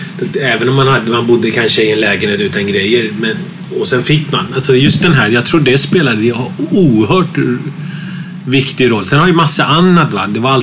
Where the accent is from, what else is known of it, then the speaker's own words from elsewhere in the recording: Gothenburg, Västra Götaland County, Sweden; Jag är uppväxt i Göteborg, så vi flyttade till Göteborg. Så jag är uppvuxen i Göteborg och så flyttade jag därifrån efter gymnasiet direkt.